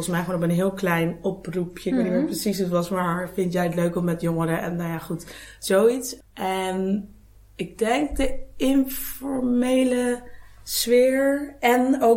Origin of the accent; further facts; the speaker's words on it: Rotterdam, South Holland, Netherlands; now in Amsterdam, Netherlands; Ik ben 25. Ik kom uit Rotterdam, maar woon sinds 1,5 jaar in Amsterdam.